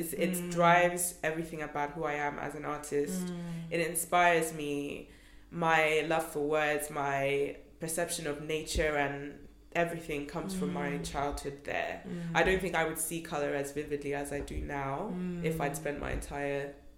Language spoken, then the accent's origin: English; Ghana; now in United Kingdom; Because now I'm too British for Ghana, in the sense that when I go, it seems like